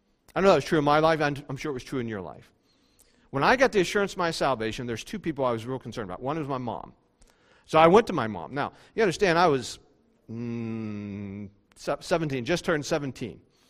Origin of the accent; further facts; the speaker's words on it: West Virginia, United States; I'm from West Virginia. This is a true story.